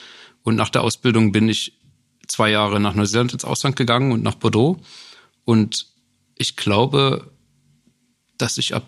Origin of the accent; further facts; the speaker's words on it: Rhineland-Palatinate, Germany; born there; now in Sörnewitz, Germany; Korrekt, meine Eltern sind eigentlich an der Mosel geboren, genauso wie ich.